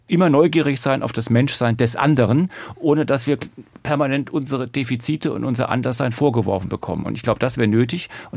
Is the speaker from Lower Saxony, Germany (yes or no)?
no; Rhineland-Palatinate, Germany; das weiß ich auch als Pfälzer zu schätzen, dass ich manchmal pfälzern darf.